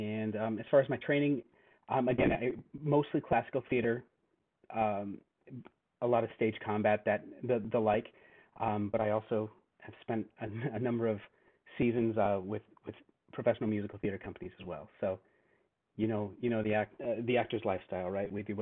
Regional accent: Colorado, United States; So, I'm a transplant from the Midwest. I guess if you can consider Colorado the Midwest. I came from Colorado.

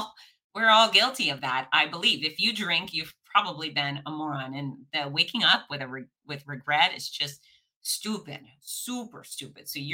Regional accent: Florida, United States; Yes, I'm from Florida and we do those things.

